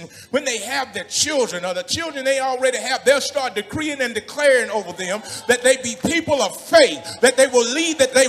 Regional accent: Bradford, Yorkshire and the Humber, United Kingdom; I forgot that I came from Bradford. I forgot that I was raised in a single parent household.

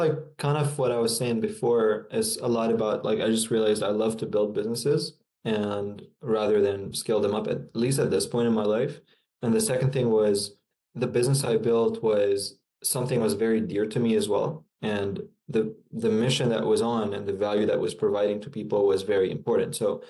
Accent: Lebanon; now in Amsterdam, Netherlands; I'm originally from Lebanon. I moved to Amsterdam about 4 years ago.

